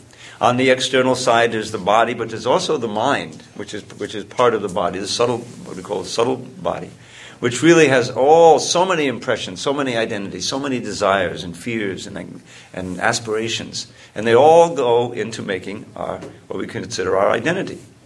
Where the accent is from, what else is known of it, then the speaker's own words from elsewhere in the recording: United States; born there; I was born in America, so I'm an American, others were born in another country.